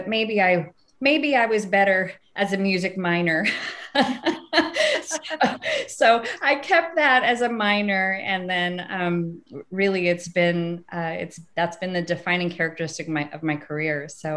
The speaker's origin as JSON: {"language": "English", "town": "Indianapolis", "region": "Indiana", "country": "United States", "tie": "born or raised there", "said": "Indianapolis is my hometown. I grew up here, but I ended up in Cincinnati because of my pathway from college at Miami University."}